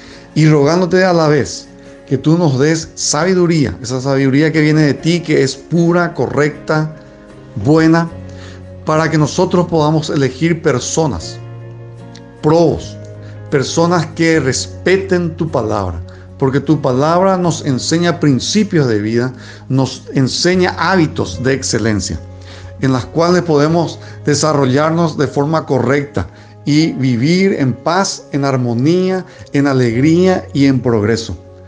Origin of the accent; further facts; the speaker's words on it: Paraguay; Yo como paraguayo, en primer lugar, me identifico con este pueblo